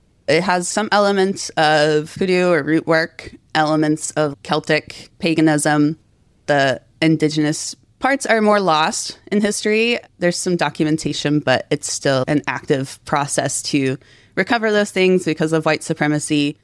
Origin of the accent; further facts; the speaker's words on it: West Virginia, United States; I grew up in Southern West Virginia, evangelical Christian household, backwoods Methodist church.